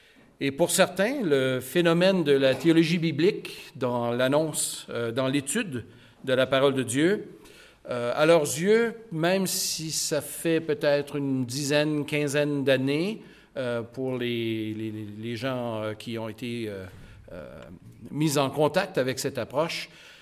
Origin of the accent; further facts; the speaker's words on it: Lucerne, Quebec, Canada; En fait, je suis né à Lucerne. J'ai grandi jusqu'à l'âge de 15 ans. Je le sais que ça ne s'entend pas. Mais ensuite, j'ai grandi et Lucerne est devenue Elmer, qui est ensuite devenue Gatineau.